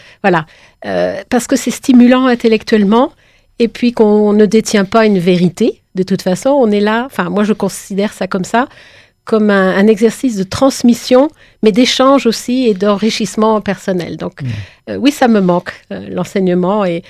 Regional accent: France; surtout parce que je suis française, j'ai envie de dire.

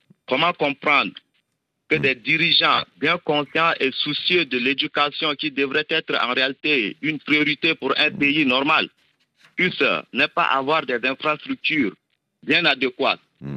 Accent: Pala, Chad; Je suis originaire de Pala. J'ai passé toute ma vie, la plupart de ma vie à Pala. De l'école primaire jusqu'en classe de terminale, j'ai obtenu mon bac à Pala.

